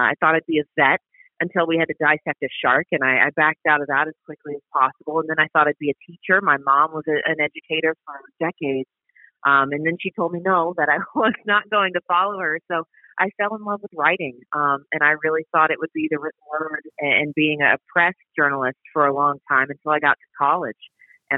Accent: Atlanta, Georgia, United States; I grew up in Atlanta, but my mom is from New England.

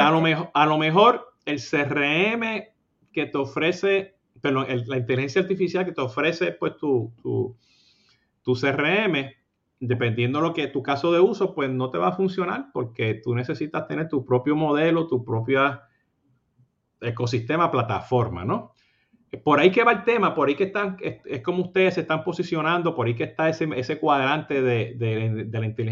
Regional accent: Puerto Rico; now in Florida, United States; Siendo puertorriqueño, pues estoy comprando mucho café de Puerto Rico, ¿no? Y viviendo aquí en la Florida, pues se consigue café en todos lados

